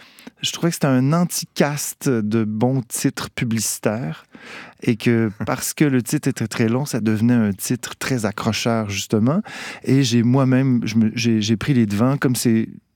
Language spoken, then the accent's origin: French; Canada; en tant que Canadien, un pays où on a des programmes sociaux, où on est quand même de nature et historiquement très accueillant